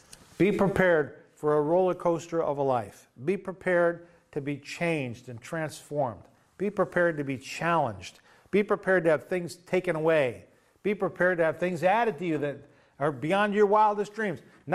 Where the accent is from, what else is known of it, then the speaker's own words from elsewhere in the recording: Springfield, Massachusetts, United States; moved away; he had to pull me out of my hometown, because I can guarantee you that if I stayed in Springfield, Mass., Agawam, I would not be, probably not be following the Lord